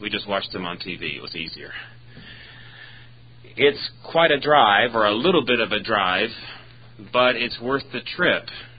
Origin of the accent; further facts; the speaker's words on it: Roanoke, Virginia, United States; I grew up in Roanoke, Virginia, which is in the shadow, is a 50-mile shadow of Jerry Falwell's Liberty Baptist Church.